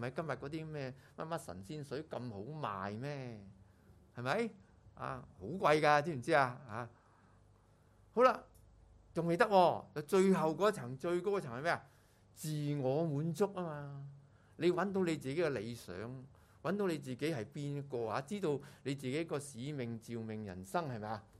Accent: China; 我们中国人有个传统的，就是呢，我们有几千年的帝王时期嘛

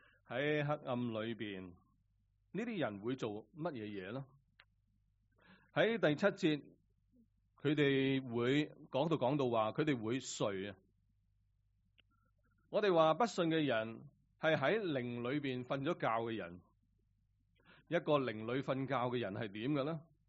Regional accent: Hong Kong; 我们香港人开始都想了，在网上都谈了

